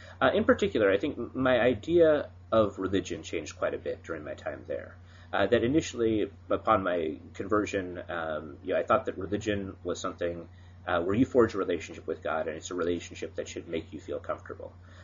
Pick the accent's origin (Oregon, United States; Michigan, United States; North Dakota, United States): Oregon, United States; Ashland; By chance, in my hometown of Ashland, Oregon, there was a charity